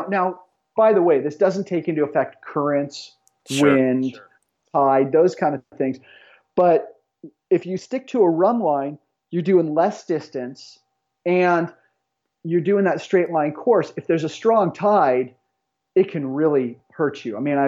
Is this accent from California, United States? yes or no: yes; Palos Verdes, California, United States; I knew of the Barks the entire time growing up in Palos Verdes